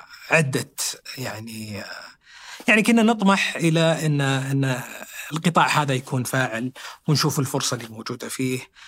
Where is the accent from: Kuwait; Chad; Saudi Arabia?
Saudi Arabia; عدد الممارسين عندنا في السعودية 30% الشعب